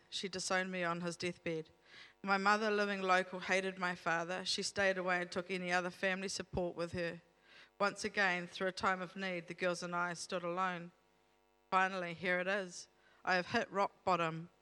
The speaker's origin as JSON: {"language": "English", "town": "Palmerston North", "region": "Manawatū-Whanganui", "country": "New Zealand", "tie": "born or raised there", "said": "I grabbed my girls and I kept running to Palmerston North, my hometown."}